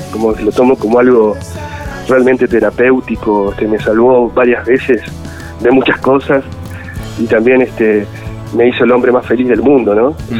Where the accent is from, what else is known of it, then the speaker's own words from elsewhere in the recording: Patagonia, Argentina; now in Buenos Aires, Argentina; Yo soy patagónico, soy del sur argentino. En el 2002 me fui a Buenos Aires a vivir.